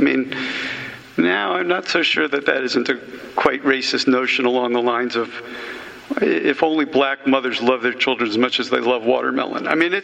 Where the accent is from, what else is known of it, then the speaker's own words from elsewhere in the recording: Washington, District of Columbia, United States; I grew up in Washington, D.C., but as far as I was concerned, there were only two restaurants in town.